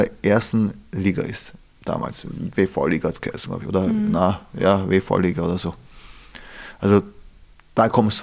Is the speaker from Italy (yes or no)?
no; Vienna, Austria; auch im 10. aufgewachsen, wohne noch immer im 10. Bezirk und bin jetzt im 14.